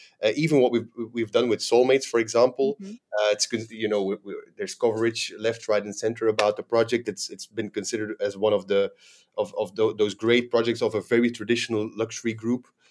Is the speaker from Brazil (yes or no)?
no; Belgium; moved away as an adult; now in Dubai, United Arab Emirates; I'm a Belgian national, born and raised in Belgium, living in Dubai for the last 6 or 7 years now.